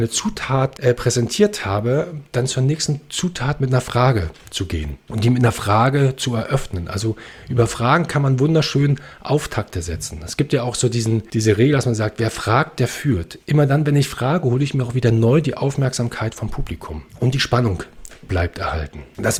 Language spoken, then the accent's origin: German; Berlin, Germany; now in Brandenburg, Germany; Ich bin in Brandenburg geboren, Berlin aufgewachsen, jetzt lebe ich wieder in Brandenburg.